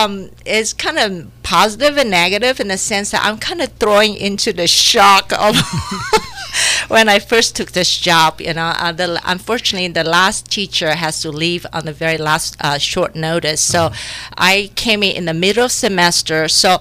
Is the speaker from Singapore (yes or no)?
yes; Singapore; because I grew up in Singapore, and there's such a huge phenomenon of street food in Southeast Asia.